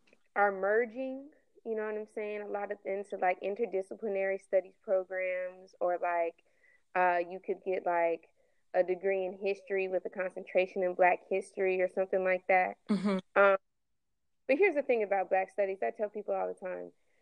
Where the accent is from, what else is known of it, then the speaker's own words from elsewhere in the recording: Denver, Colorado, United States; moved away as an adult; now in Atlanta, United States; You know, I'm from Denver, Colorado. And when I got here, I was like, man, I'm going to get this degree, knock out this 2 years, and I'm getting out of here.